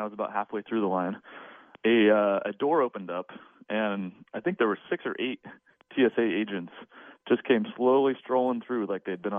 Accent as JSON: {"language": "English", "town": "Eugene", "region": "Oregon", "country": "United States", "said": "I'm actually from Eugene, Oregon."}